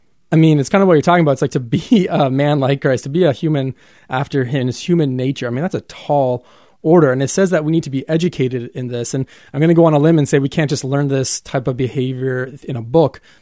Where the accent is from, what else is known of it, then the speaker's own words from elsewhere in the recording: Canada; Now, I'm Canadian